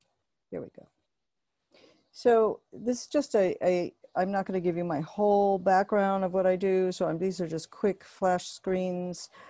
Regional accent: New York, United States; also born or lived in Tokyo, Japan; I was born in New York, but I had some of my childhood in Tokyo.

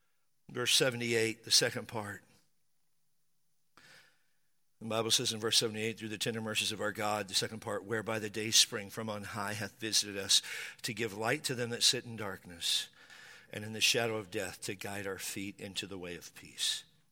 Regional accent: Spanaway, Washington, United States; When I was a child, I grew up in Western Washington, a little town called Spanaway.

